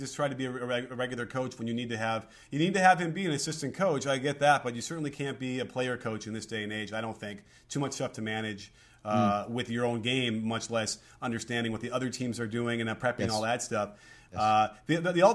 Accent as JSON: {"language": "English", "town": "Chicago", "region": "Illinois", "country": "United States", "tie": "born or raised there", "said": "And I grew up in Chicago watching that."}